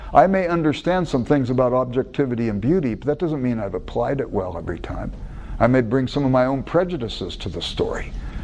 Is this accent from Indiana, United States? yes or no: no; California, United States; now in Chicago, United States; I grew up in Southern California, perpetual summer.